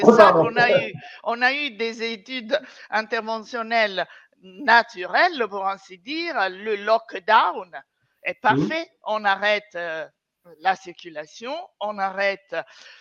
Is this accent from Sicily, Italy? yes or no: no; Rome, Lazio, Italy; born there; French is a second language; Moi, je suis italienne, je suis née à Rome.